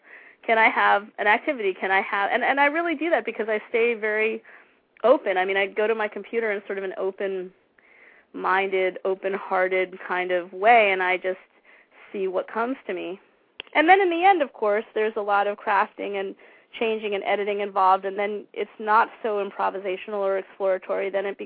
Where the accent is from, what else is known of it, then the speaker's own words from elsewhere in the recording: New York City, New York, United States; I grew up in New York. I grew up on the Upper West Side and on McDougal Street and at the end of my childhood in Tribeca before there was a supermarket. And, I'm a New York City kid.